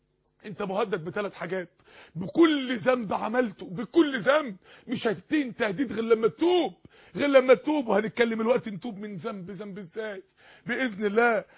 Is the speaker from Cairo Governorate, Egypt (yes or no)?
no; Mansoura, Dakahlia, Egypt; انا فاكر يوم السماء شتت عندنا في المنصورة تلج